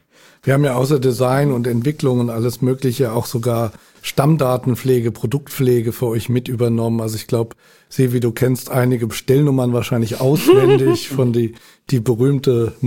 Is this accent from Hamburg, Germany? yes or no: yes; Hamburg, Germany; born there; Gebürtiger Hamburger